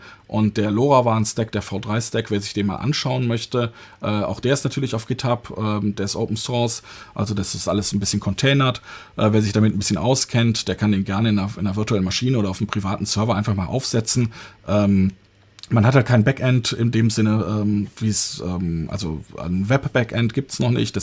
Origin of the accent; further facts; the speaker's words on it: North Rhine-Westphalia, Germany; Also ich komme hier aus dem Rhein-Sieg-Kreis